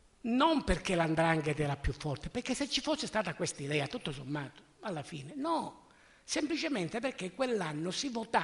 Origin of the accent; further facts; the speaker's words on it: Calabria, Italy; Io sono calabrese